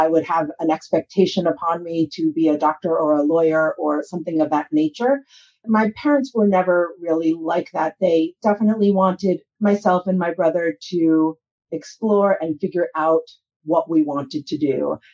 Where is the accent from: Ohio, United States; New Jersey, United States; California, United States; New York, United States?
New York, United States; New York City; No, as you mentioned, I am born and raised in New York. My parents are from Japan. My mother is from Kobe. My father is from Tokyo.